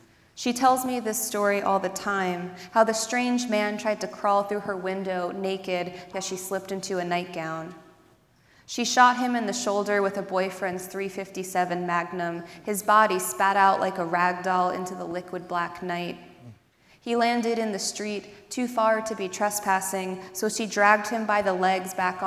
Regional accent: Boca Raton, Florida, United States; it is a coming-of-age memoir as well about being a Chinese, Hawaiian, lesbian outcast growing up in Boca Raton, Florida.

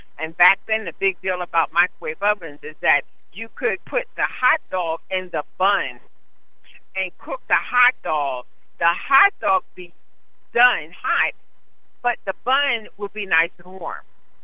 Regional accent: Pennsylvania, United States; We're from Central Pennsylvania, and one of the best hospitals in our area is Milton Hershey Medical Center.

